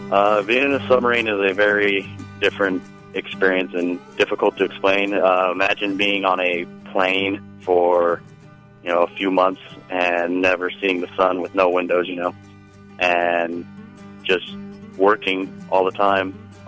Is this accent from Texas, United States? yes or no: no; Logan, Utah, United States; I'm from Logan, Utah. I went to Utah State for 3 years where I played hockey, and after that, I joined the Navy.